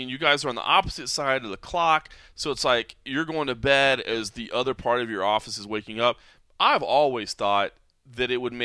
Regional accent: United States; I think people forget sometimes, and I think it's easy to do as Americans. We're very American-centric.

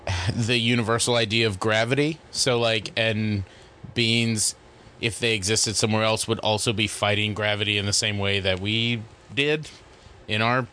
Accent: Santa Maria, California, United States; I'm from Santa Maria, California.

